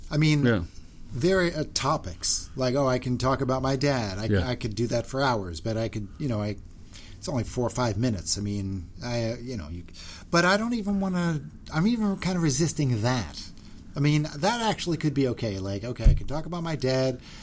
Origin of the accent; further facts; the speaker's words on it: Philadelphia, Pennsylvania, United States; now in Los Angeles, United States; I'm from Philadelphia. And so, you know – to me, the highway on L.A. is the only time I can really be me.